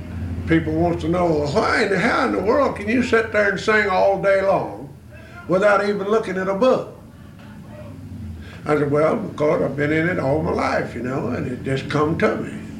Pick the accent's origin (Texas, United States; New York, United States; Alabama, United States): Alabama, United States; Well, I was born in Dale County, near Ozark, you know. And my daddy and all the sisters and all was singing when I was born. And I was born and reared in it, you know.